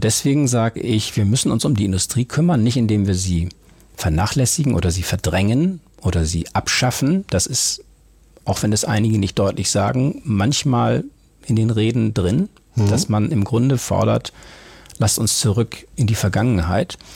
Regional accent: Hamburg, Germany; Ich habe die längste Zeit meines Lebens ich in Hamburg verbracht und ich fühle mich durch und durch als Hamburger.

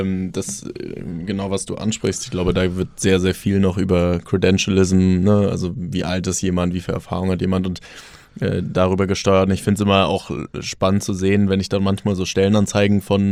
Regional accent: Germany; Ja, ich glaube, da können wir als Deutsche auch noch so ein bisschen was dazulernen.

